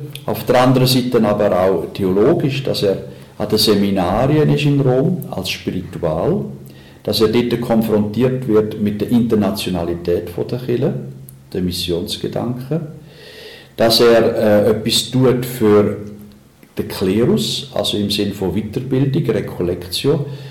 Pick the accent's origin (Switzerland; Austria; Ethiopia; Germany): Switzerland; Aargau; Also ich bin ein Aargauer. Ich bin selber ein Spatberufener.